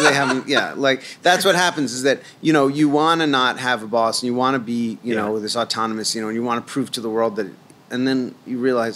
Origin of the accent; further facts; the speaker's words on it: New York, United States; also born or lived in Boonton; I grew up on 83rd Street and First Avenue.